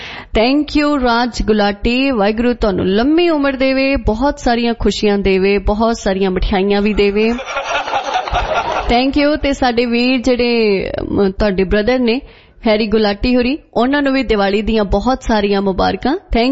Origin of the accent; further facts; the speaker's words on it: Ludhiana, Punjab, India; ਬਾਈ ਜੀ ਮੈਂ ਵੀ ਲੁਧਿਆਣੇ ਤੋਂ ਹੀ ਹਾਂ।